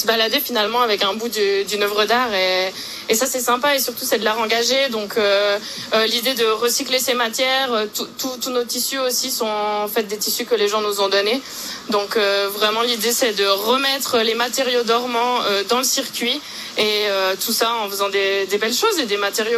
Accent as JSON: {"language": "French", "region": "Valais", "country": "Switzerland", "said": "Je viens de Val-de-Bagne."}